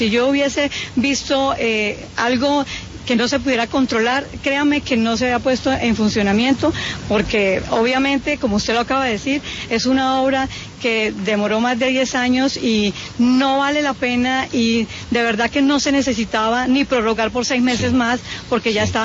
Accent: Bogotá, Colombia; como bogotana en este sentido, pues uno no admite en pleno siglo XX que estas cosas pasen

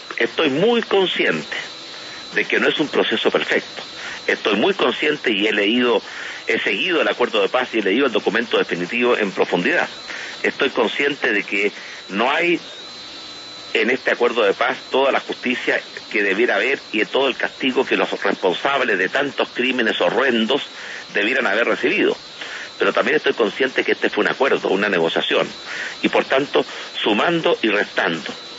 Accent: Chile; Cuando terminó el gobierno militar, en que se cometieron graves atropellos a los derechos humanos en mi país, Chile tuvo que tomar una opción

